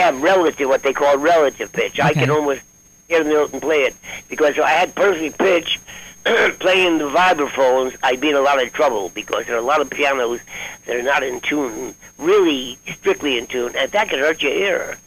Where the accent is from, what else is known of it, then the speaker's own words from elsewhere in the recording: Brooklyn, New York, United States; Actually, Brooklyn, I'm actually from Brooklyn, New York. There's a big difference, you come from New York, but the big difference between what they call Brooklyn and the Bronx.